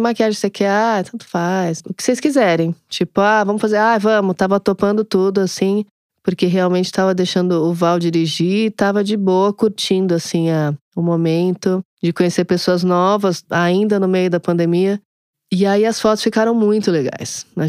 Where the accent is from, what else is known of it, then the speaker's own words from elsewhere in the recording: São Paulo, Brazil; Eu sou cantora, compositora, empresária e tô com 42 anos, sou de São Paulo, tenho 2 filhas